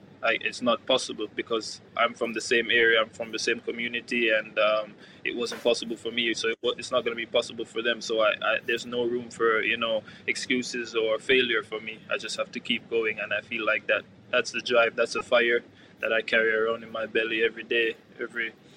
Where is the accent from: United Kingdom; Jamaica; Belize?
Jamaica; Kingston; So yeah, growing up in my community, I'm from East Kingston.